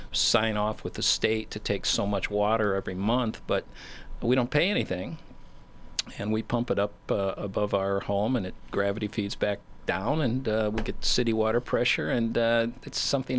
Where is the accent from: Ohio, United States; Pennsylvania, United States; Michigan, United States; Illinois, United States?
Illinois, United States; Chicago; I'm from back east. I'm a refugee from Chicago.